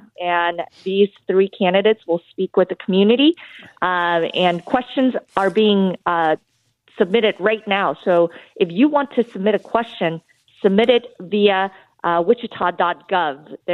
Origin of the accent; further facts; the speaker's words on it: Guatemala; born there; first language Spanish; English is a second language; Sí, se puedo hablar en español. That's my very first language. I was born in Guatemala, so Spanish is my first language, followed by Chinese and English.